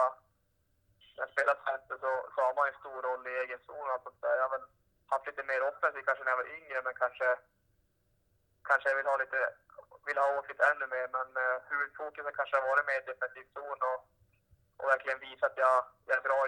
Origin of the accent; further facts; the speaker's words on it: Malmberget, Norrbotten County, Sweden; när man hade sina polare och allt där hemma i Malmberget.